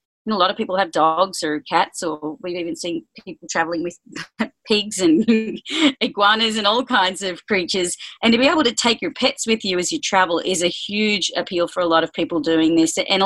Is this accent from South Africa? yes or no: no; Australia; now in United States; You might have already detected I am Australian and I've been living in the US for 10 years.